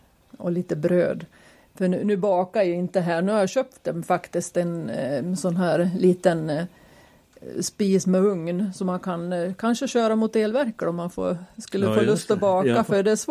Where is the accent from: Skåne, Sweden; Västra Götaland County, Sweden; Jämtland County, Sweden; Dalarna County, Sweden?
Jämtland County, Sweden; Håsjön; där vi bodde hemma i Håsjön som små, där hade vi ju heller ingen dusch och grej, utan vi hade ju bastu.